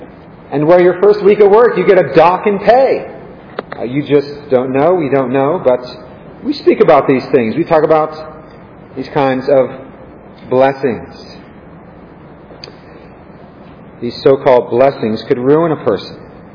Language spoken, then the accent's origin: English; California, United States; Growing up in California, we didn't talk about bless this and bless that and blessing here and blessing there. But here in the South, we use this kind of language.